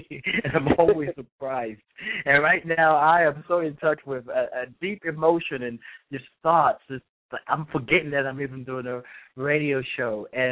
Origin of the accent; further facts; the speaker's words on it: Nigeria; English is a second language; now in United States; So much so that growing up in Nigeria, you know, my experience of the tradition, the culture, or what people call the Yoruba tradition here, it was considered evil.